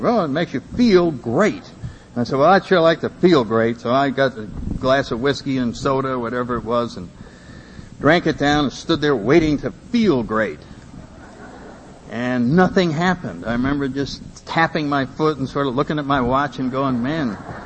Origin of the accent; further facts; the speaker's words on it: Connecticut, United States; I come from Connecticut, and back in the 40s, made the papers.